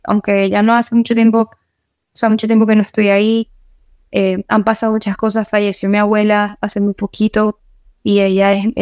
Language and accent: Spanish; Venezuela